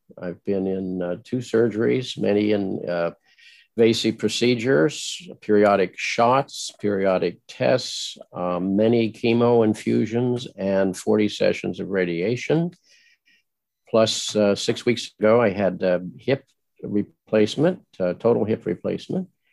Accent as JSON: {"language": "English", "town": "Springfield", "region": "Illinois", "country": "United States", "tie": "born or raised there", "said": "I grew up in Springfield, Illinois, and you know, Lincoln is a giant there"}